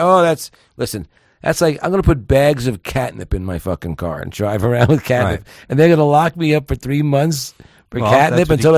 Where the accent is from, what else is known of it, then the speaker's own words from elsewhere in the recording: Manhattan, New York, United States; I grew up in Manhattan.